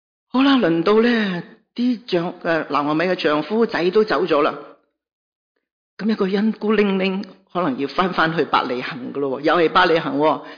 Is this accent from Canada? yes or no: no; Hong Kong; 我哋好即系由香港搬嚟